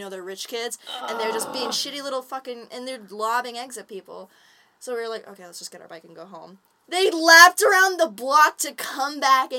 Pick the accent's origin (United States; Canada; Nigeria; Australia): Canada; British Columbia; I grew up near Mount Washington on Vancouver Island